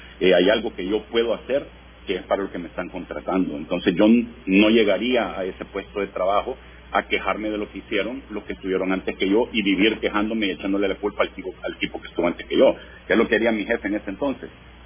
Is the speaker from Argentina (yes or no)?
no; El Salvador; porque soy salvadoreño y la voy a apoyar, no importa qué.